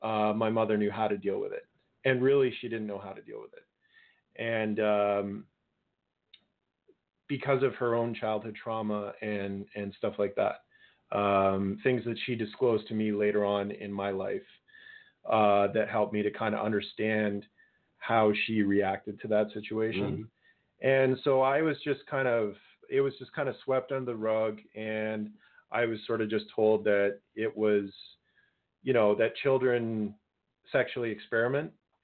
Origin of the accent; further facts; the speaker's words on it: Guelph, Ontario, Canada; because I'm from Guelph